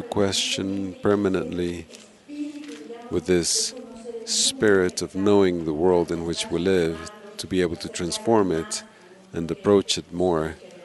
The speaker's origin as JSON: {"language": "English", "region": "Mexico City", "country": "Mexico", "said": "I want to say that I come from Mexico City."}